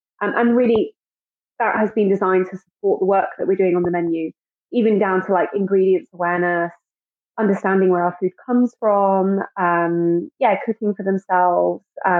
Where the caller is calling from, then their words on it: London, United Kingdom; and I'm calling from London.